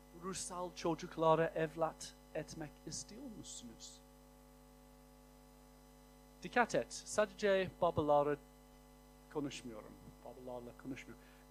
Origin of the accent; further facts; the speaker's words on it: England, United Kingdom; Turkish is a second language; moved away; also born or lived in United States; Ben Amerika'ya taşındığımda, çünkü ben İngilizim ama Amerika'da yaşadım.